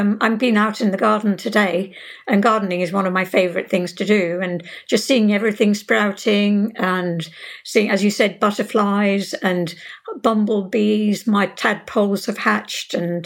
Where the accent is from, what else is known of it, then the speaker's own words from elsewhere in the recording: Uganda; I was very lucky because it was a wonderful place to live. And I was born there.